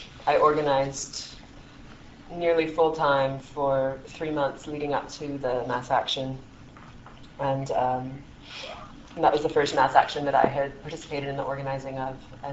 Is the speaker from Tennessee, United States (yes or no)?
no; Seattle, Washington, United States; I'm from Seattle